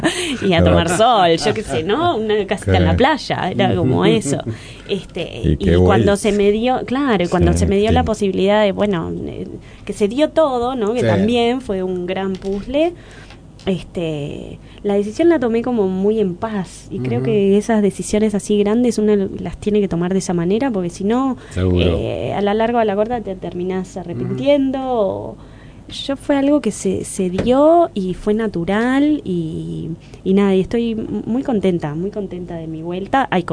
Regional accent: Uruguay; Pero me gusta el Uruguay. Yo soy muy, muy uruguaya.

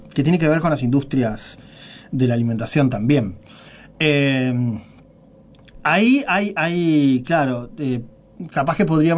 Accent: Montevideo, Uruguay; Que nosotros, como montevideanos, ignoramos esas carnes.

